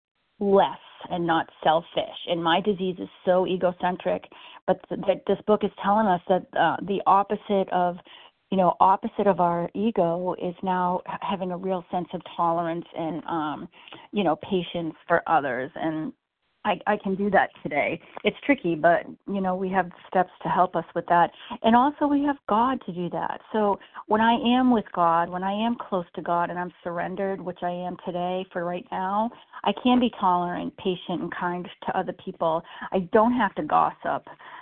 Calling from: Massachusetts, United States; I'm calling in from Massachusetts.

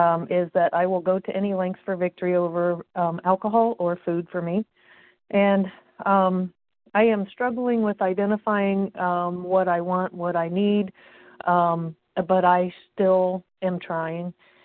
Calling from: Indiana, United States; I'm calling from Indiana

